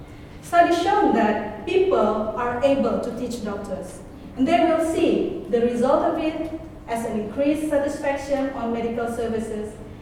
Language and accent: English; Aceh, Indonesia; English is a second language; I came from Aceh, the disaster-affected area of Indonesia.